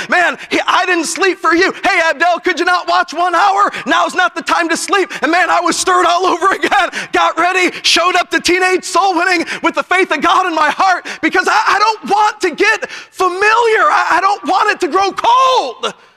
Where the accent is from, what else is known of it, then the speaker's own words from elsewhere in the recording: Chicago, Illinois, United States; Now I'm a city boy. I'm from Chicago.